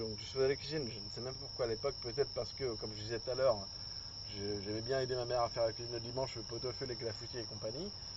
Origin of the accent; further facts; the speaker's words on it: Angoulême, Nouvelle-Aquitaine, France; Alors moi je suis d'Angoulême à la base.